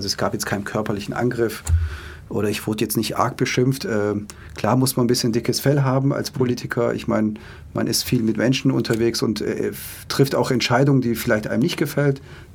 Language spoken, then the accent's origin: German; Ludwigsburg, Baden-Württemberg, Germany; ich bin Deutscher, ich bin Schwabe, ich bin hier aufgewachsen und geboren in Ludwigsburg.